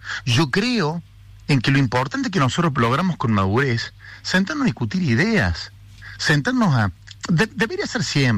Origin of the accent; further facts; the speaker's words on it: Córdoba, Argentina; voy a trabajar como justicialista cordobés en un modelo que pueda llevar lo que hacemos en Córdoba a la Argentina.